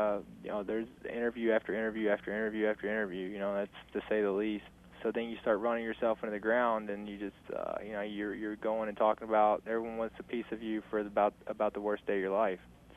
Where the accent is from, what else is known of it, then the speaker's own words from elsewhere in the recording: Columbia, Kentucky, United States; it's kind of like my hometown, Columbia, Kentucky. You know, they all stand behind me, and it's been really good.